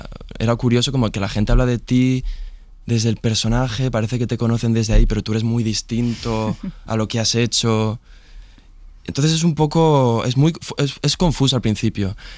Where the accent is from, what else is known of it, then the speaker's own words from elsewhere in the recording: Castilla-La Mancha, Spain; Y es un pueblo de La Mancha, un pueblo relativamente pequeño, y siempre he crecido viendo el cine de Almodóvar